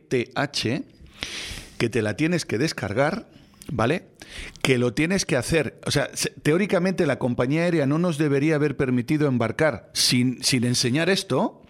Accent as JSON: {"language": "Spanish", "country": "Spain", "said": "Yo, no, pues yo soy español."}